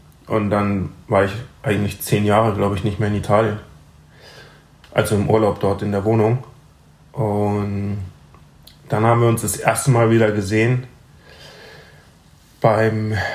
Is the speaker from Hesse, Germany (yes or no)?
no; Breisach, Baden-Württemberg, Germany; also born or lived in Freiburg; Ich bin hier geboren und in Breisach aufgewachsen.